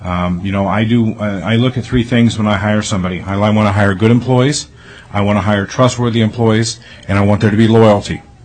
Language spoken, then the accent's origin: English; Anchorage, Alaska, United States; I was born and raised here in Alaska. I graduated from Bartlett High School in Anchorage and went on to attend the University of Alaska Fairbanks, graduating from there.